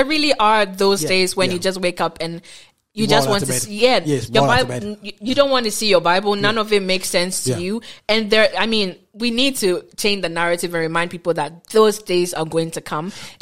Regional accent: Ghana; I'm Ghanaian, we have prayer camps to pray the demons out of people

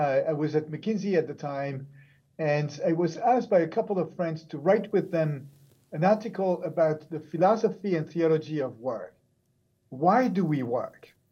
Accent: France; English is a second language; now in United States; So I was born and raised in France. I spent the majority of my adult life now in the U.S.

